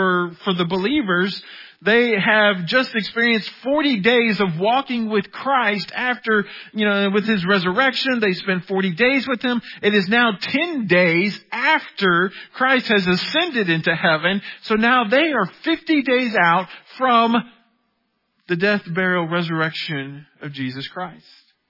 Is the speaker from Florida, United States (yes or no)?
yes; Florida, United States; moved away as an adult; now in Texas, United States; the 18 years that I grew up in Florida, a hurricane at full strength never got to our hometown. And so when I finally moved to God's country in Texas